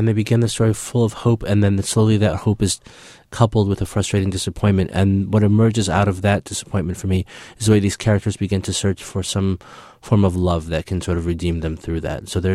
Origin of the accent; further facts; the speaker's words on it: Peoria, Illinois, United States; also born or lived in Ethiopia; sort of loosely based on my own experiences of growing up in Peoria after leaving Ethiopia as a young child.